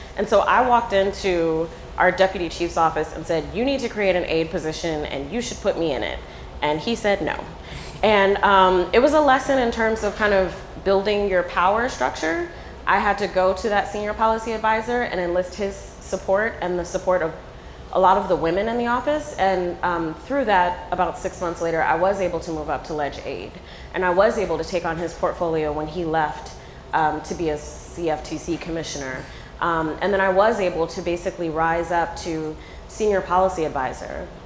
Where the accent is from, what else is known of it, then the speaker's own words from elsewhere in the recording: Stone Mountain, Georgia, United States; So I'm from Stone Mountain, Georgia. I went to Howard University.